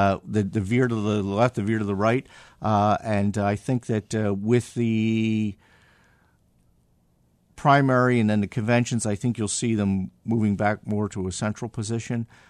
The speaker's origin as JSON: {"language": "English", "region": "Pennsylvania", "country": "United States", "said": "here in the Commonwealth of Pennsylvania. And for four election cycles, I'm from the Southeast."}